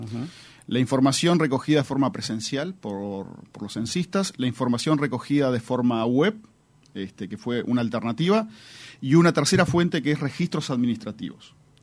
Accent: Minas de Corrales, Rivera, Uruguay; voy a usar mi pueblo como ejemplo, Minas de Corrales, ¿no?

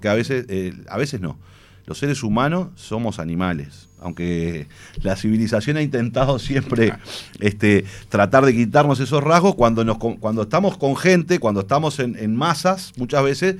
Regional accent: Uruguay; Pero yo del otro lado tengo dirigentes políticos que representan una porción importante de mi pueblo. Porque si están ahí es porque representan una porción importante de la sociedad uruguaya.

